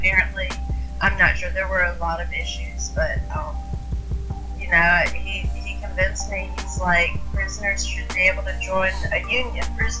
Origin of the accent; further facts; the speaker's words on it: the South, United States; I grew up poor in the South in a trailer park